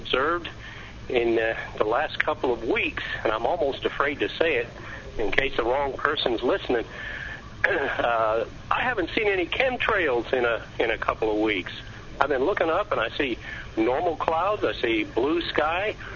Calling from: Georgia, United States; I'm calling from Georgia.

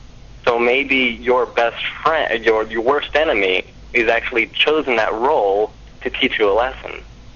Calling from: West Palm Beach, Florida, United States; I'm calling from West Palm Beach, Florida.

